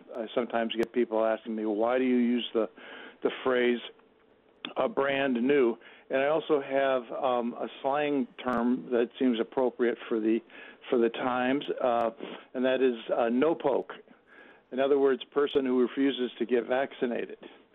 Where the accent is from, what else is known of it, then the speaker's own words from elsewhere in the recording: Midwest, United States; I grew up in I'm 72. I grew up in the Midwest, but then I moved out to New England.